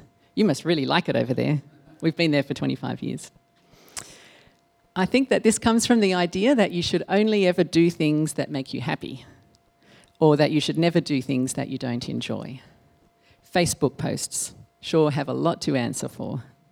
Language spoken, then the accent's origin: English; Perth, Western Australia, Australia; now in Mexico City, Mexico; The gifts that God has given us from growing up in Perth have equipped us in many ways to help make a difference among Christians in Mexico.